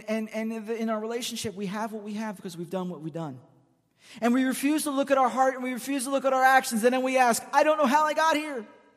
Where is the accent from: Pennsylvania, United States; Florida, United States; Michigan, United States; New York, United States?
Pennsylvania, United States; Philadelphia; I grew up in Philadelphia, so verbal jousting was one of my tools that I use